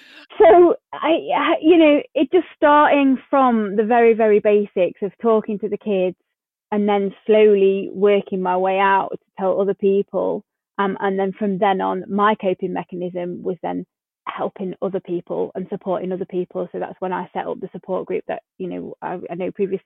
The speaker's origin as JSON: {"language": "English", "region": "East Midlands", "country": "United Kingdom", "said": "I am from Derbyshire."}